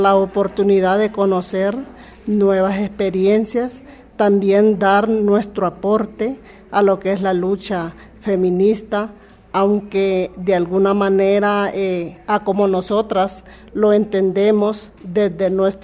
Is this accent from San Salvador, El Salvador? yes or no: no; Santa Marta, Cabañas, El Salvador; Vengo de una comunidad Santa Marta de El Salvador, en el departamento de Cabañas, municipio de Victoria, fronterizo con Honduras.